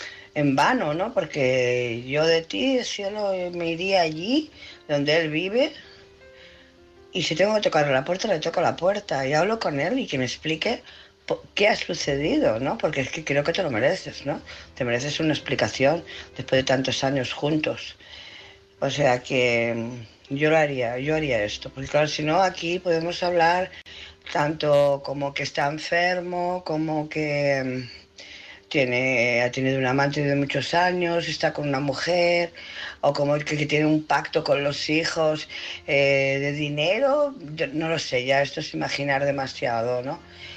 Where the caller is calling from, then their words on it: Barcelona, Catalonia, Spain; de Barcelona.